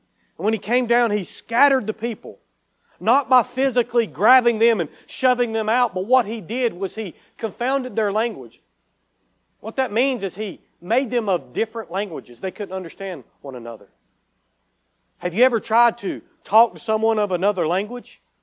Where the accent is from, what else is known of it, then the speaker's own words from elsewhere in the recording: North Carolina, United States; I said, no, sir, I'm from North Carolina. Boy, you got a strong draw.